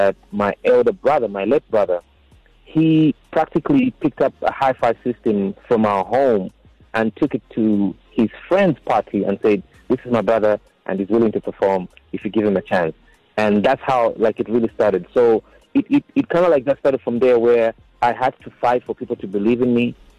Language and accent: English; Chipata, Eastern Province, Zambia; also born or lived in Kabwe, Zambia / Johannesburg, South Africa; So, anyways, I grew up in Chipata, moved around a bit, and went to a town called Kabwe. That's where I did my early high school.